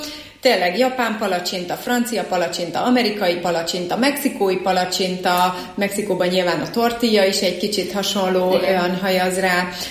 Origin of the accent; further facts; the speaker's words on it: Miskolc, Borsod-Abaúj-Zemplén, Hungary; Tőzsgyökeres miskolci vagyok, és szeretem is azt mondani, hogy lokálpatrióta vagyok. Nagyon fontos számomra Miskolc, tényleg avasi gyerekként nőttem fel